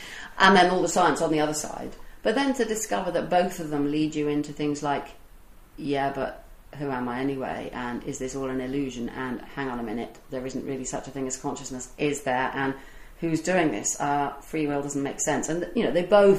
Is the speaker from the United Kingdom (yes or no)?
yes; England, United Kingdom; I love afternoon tea. I'm so English.